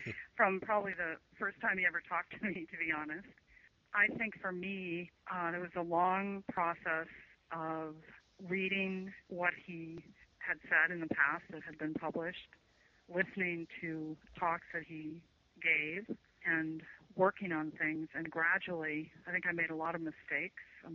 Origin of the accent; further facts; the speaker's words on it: Boulder, Colorado, United States; I was from Boulder originally